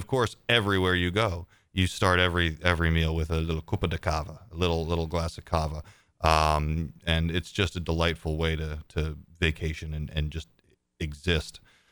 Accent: New Jersey, United States; now in Maine, United States; I come from New Jersey, and I moved to Maine, and these are the two states.

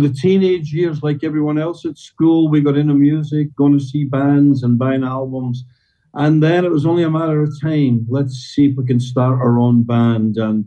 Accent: Scotland, United Kingdom; Then we remember we're Scottish.

